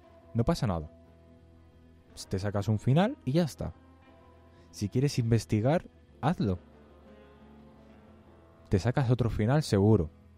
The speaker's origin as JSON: {"language": "Spanish", "country": "Spain", "said": "yo soy español, ¿vale? Pero ser español no significa ser tonto"}